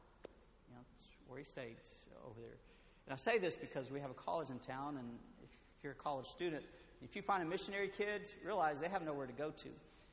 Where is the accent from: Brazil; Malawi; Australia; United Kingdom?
Brazil; English is a second language; I came from Brazil, so I'm a terrible speller of English.